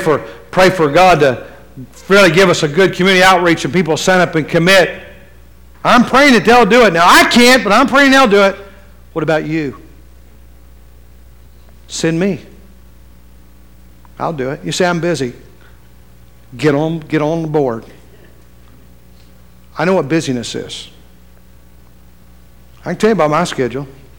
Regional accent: West Virginia, United States; now in California, United States; I'm scared to death because I grew up in West Virginia. We thought California, the whole state was Hollywood.

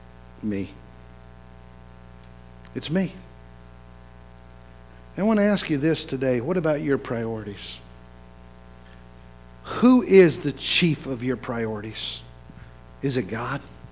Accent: West Virginia, United States; I grew up in West Virginia. I like mountains.

